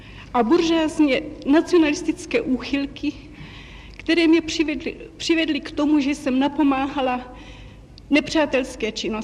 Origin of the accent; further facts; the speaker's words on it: Trnovany, Ústí nad Labem Region, Czechia; born there; now in Prague, Czechia; V Trnovanech u Teplic.